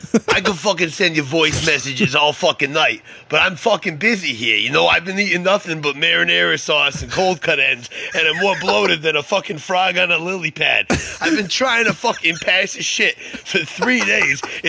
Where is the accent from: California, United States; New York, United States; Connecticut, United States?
Connecticut, United States; Waterbury; I'm fucking Italian. Although I grew up in Waterbury, I'm off the boat, as they say.